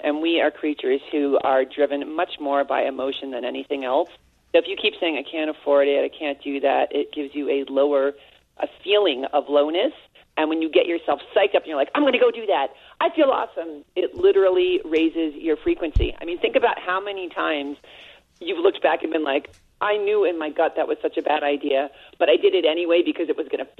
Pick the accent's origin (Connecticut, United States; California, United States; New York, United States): New York, United States; Well, I'm from New York, and we're really snarky out there, you know?